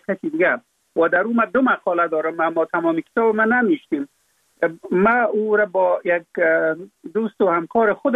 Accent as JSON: {"language": "Persian", "country": "Afghanistan", "said": "در اونجا فقط من افغان هستم"}